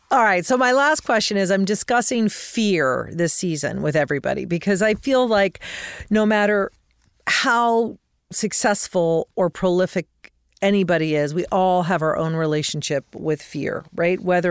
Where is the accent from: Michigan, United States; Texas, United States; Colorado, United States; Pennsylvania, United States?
Colorado, United States; and I grew up in Colorado, so part of me is in that West and maybe it's in my bones.